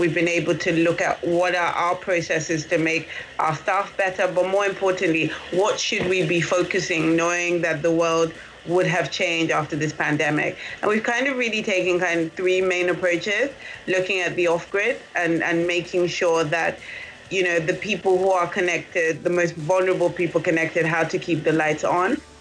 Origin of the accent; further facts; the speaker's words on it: Nigeria; as an African and more importantly as a Nigerian